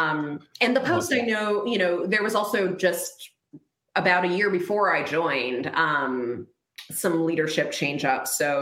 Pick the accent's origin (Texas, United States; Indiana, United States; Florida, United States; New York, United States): New York, United States; Manhattan; I'm a native New Yorker. I grew up in Manhattan, and I was like, okay, this is my hometown paper.